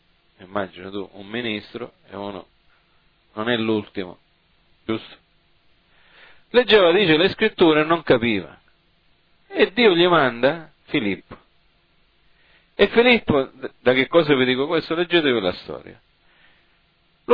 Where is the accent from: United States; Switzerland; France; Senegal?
United States; Italian is a second language; io vengo dall'America ed è plausibile che io abbia problemi, non è la mia lingua, non è il mio linguaggio